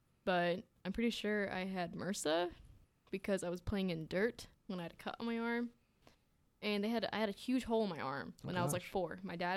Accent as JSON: {"language": "English", "region": "North Carolina", "country": "United States", "tie": "born or raised there", "also_born_or_lived": "Spartanburg, South Carolina / Georgia", "said": "I was born in South Carolina."}